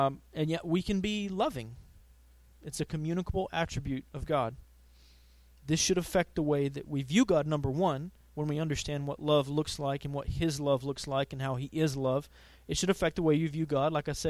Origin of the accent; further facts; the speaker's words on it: Texas, United States; I grew up in East Texas